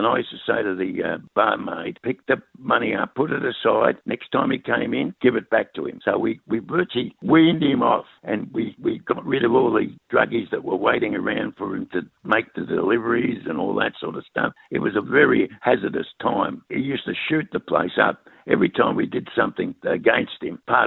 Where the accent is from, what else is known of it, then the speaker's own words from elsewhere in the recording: Australia; And I said, oh, from Australia.